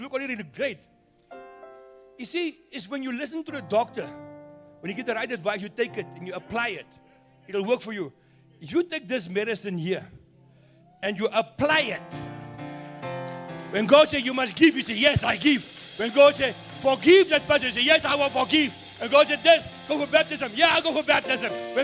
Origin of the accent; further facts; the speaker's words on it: Kimberley, Northern Cape, South Africa; I'm from CRC Kimberley. I'm from Kimberley.